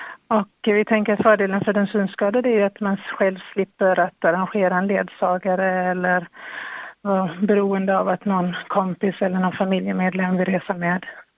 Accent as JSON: {"language": "Swedish", "town": "Gothenburg", "region": "Västra Götaland County", "country": "Sweden", "moved": "as an adult", "lives_now": "Copenhagen, Denmark", "said": "jag bor i Köpenhamn sedan 20 år. Men eftersom jag kommer från Sverige, från Göteborg från början"}